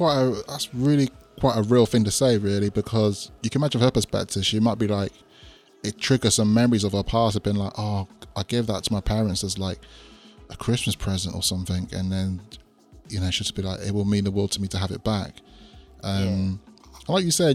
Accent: United Kingdom; We're British, we're garage.

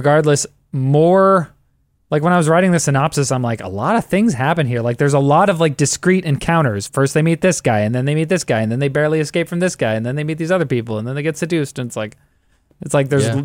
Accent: Canada; as a Canadian, I don't know anyone from Mississippi.

